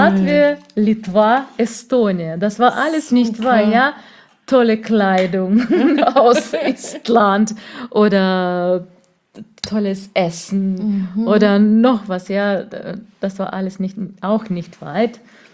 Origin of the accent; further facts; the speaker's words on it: Chernyakhovsk, Kaliningrad Oblast, Russia; German is a second language; also born or lived in Poland; In Polen, ja. Und dann sind wir nach Russland umgezogen.